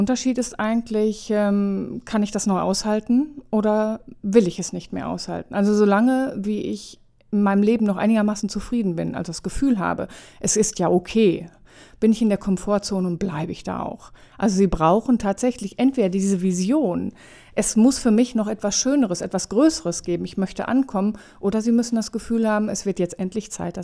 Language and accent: German; North Rhine-Westphalia, Germany; ich bin vor gut zwei Jahren hier in die Gegend gezogen. Ich komme aus Nordrhein-Westfalen